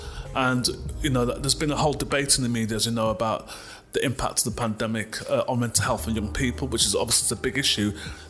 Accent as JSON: {"language": "English", "region": "Midlands", "country": "United Kingdom", "tie": "born or raised there", "said": "Even the place where I grew up in the Midlands"}